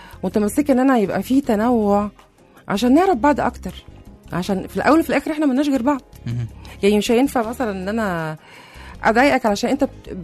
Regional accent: Egypt; احنا مش عارفين بعض كويس، احنا كمصريين عايشين مع بعض احنا مش عارفين بعض كويس

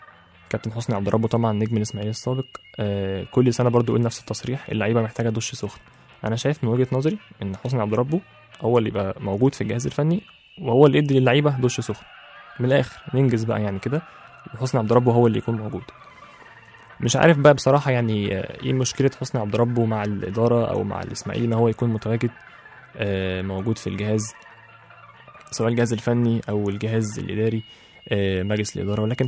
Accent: Upper Egypt, Egypt; أنا راجل صعيدي ولازم أخد حقي

